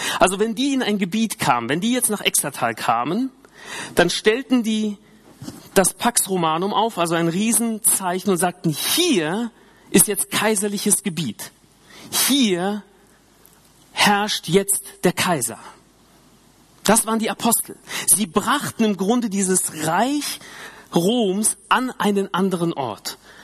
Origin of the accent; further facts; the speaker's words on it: Hesse, Germany; Ich liebe Hessen, ich komme aus Hessen, aber es ist nicht wirklich groß.